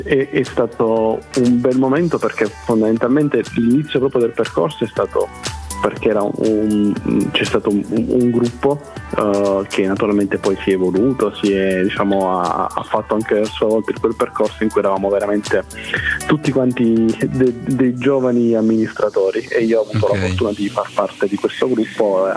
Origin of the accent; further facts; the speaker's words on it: Ginosa, Apulia, Italy; also born or lived in Bari; Nato nel 1986, sono nato a Bari, ma residente, sempre vissuto a Ginosa, tranne per il periodo dell'università e di un percorso lavorativo che ho fatto qualche anno fa.